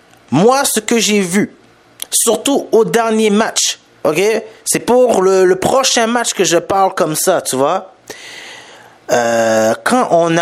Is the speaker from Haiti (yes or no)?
yes; Haiti; je suis haïtien, donc il faut que je mette pour mon pays aussi